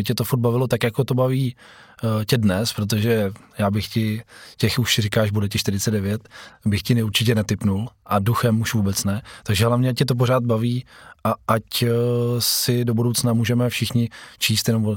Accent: Pardubice, Pardubice Region, Czechia; Tak oni lezou, já jsem z Pardubic, oni lezou v Pardubicích, tak když přijedou do Prahy za tebou, tak

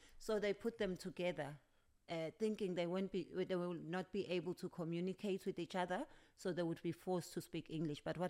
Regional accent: Durban, KwaZulu-Natal, South Africa; And then, because I come from Durban.

